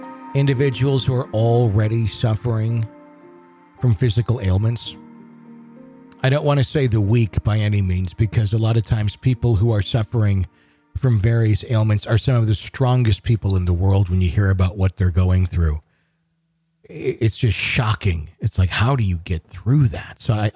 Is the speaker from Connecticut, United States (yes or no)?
no; Denver, Colorado, United States